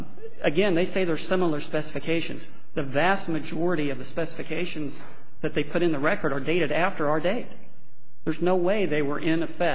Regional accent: Liberty, Missouri, United States; I'm from Liberty, Missouri, which is a suburb outside of Kansas City.

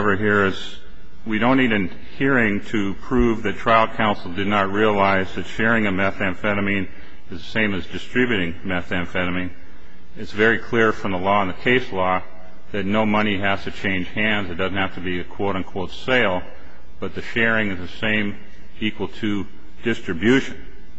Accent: Great Falls, Montana, United States; I'm from Great Falls, Montana.

